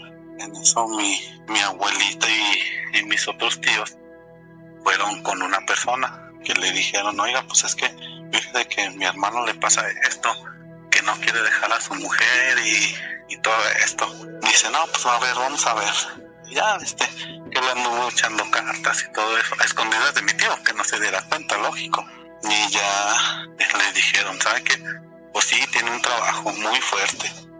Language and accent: Spanish; Guadalajara, Jalisco, Mexico; Soy de Guadalajara.